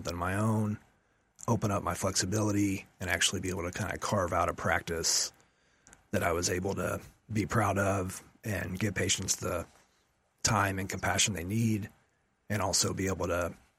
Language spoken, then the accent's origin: English; Mustang, Oklahoma, United States; So I grew up in Mustang, graduated high school there, went to OU for undergraduate in biochemistry.